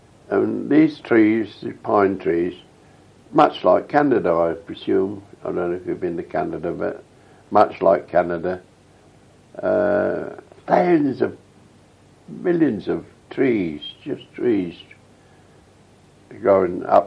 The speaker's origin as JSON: {"language": "English", "region": "England", "country": "United Kingdom", "said": "I'm an Englishman."}